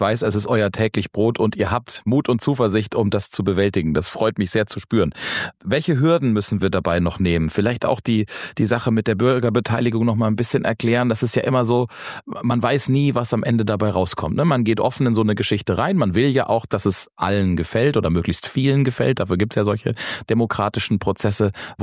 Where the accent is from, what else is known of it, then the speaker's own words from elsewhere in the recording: Ludwigshafen, Rhineland-Palatinate, Germany; mir als Ludwigshafener auch mit einzuwerfen. Ich bin in Rheingönnheim aufgewachsen